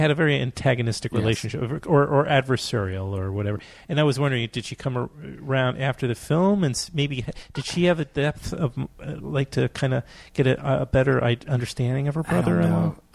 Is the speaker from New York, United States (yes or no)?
yes; New York, United States; Born and bred. Yeah. I was raised in Queens in Forest Hills and lived there until I went to school.